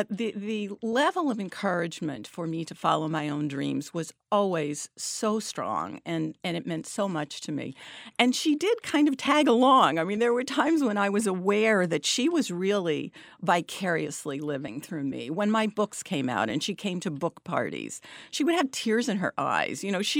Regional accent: Scranton, Pennsylvania, United States; I grew up in Scranton, Pennsylvania, coal mining town, working class community, very Catholic

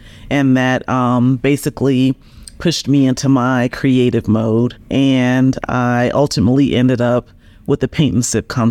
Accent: Denver, Colorado, United States; Well, I grew up here in Colorado. I'm in Denver.

